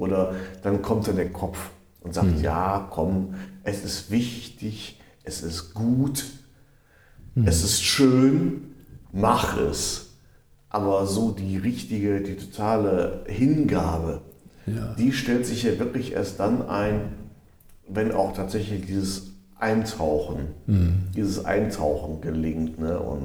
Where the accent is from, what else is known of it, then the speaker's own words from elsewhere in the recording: Essen, North Rhine-Westphalia, Germany; Und ich komme ja aus Essen